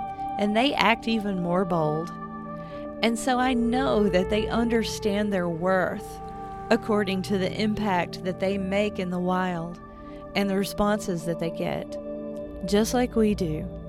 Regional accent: Appalachia, United States; I'm an Appalachian artist and nature-based muse.

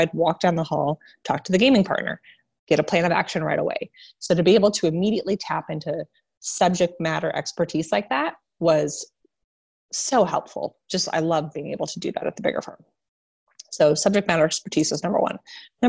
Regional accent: Nebraska, United States; So I grew up in Nebraska in a really small town

